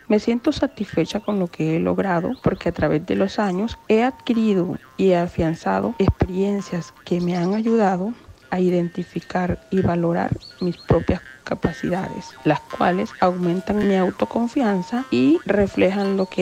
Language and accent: Spanish; Alto Nuevo, La Guajira, Colombia; Soy de Alto Nuevo La Guajira, de la comunidad indígena de Guaymarito.